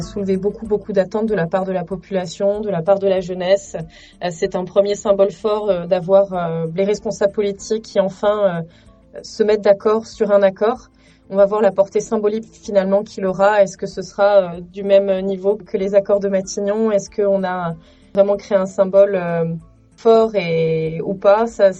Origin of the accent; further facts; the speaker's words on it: New Caledonia; en tant que Calédonien, même si on n'habite pas sur le caillou